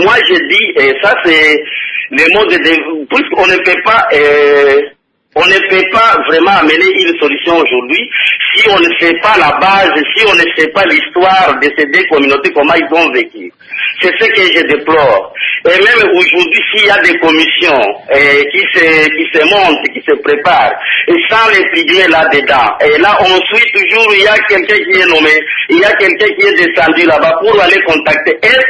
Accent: Manono, Tanganyika, DR Congo; moved away as an adult; now in Lubumbashi, DR Congo; je suis pygmé. Je suis né à Manono, à Luakato, dans un village de Luakato qui est à 15 km de Manono Centre. C'est là où j'ai grandi et c'est là où j'ai fait mon école primaire, secondaire et humanitaire. Alors, c'est en 2008 que je suis parti à Lubumbashi.

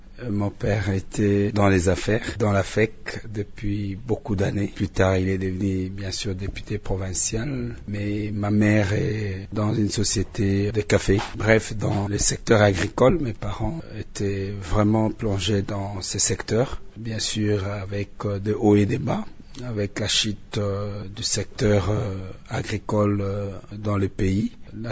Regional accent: Issyro, DR Congo; also born or lived in Wamba; Moi, je suis né à Wamba, à l'hôpital de Nebobongo, mais dès là, à l'hôpital directement à Issyro. Donc, je passais toute ma vie dans la ville d'Issyro, mais je suis né dans le territoire de Wamba, chez mes oncles, chez ma mère.

